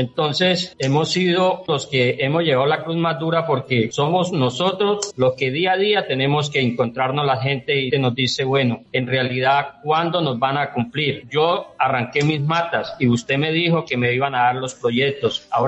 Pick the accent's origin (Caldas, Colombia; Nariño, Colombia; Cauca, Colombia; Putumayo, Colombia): Putumayo, Colombia; Puerto Guzmán; soy del municipio de Puerto Guzmán